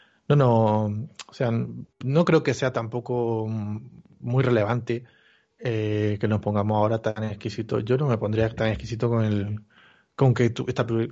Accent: Bolivia; Yo en mi país, en Bolivia, la estábamos siguiendo, ¿no?

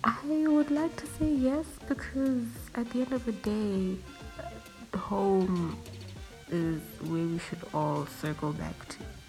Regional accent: Botswana; Like where I grew up, I was used to the life there in Botswana

